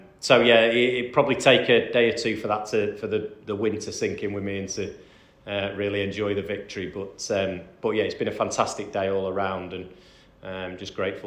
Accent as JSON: {"language": "English", "town": "Manchester", "region": "North West England", "country": "United Kingdom", "said": "I'm a Mancunian"}